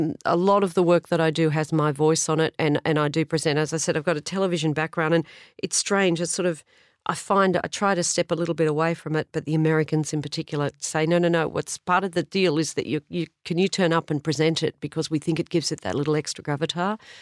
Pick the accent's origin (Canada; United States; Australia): Australia; we're Australian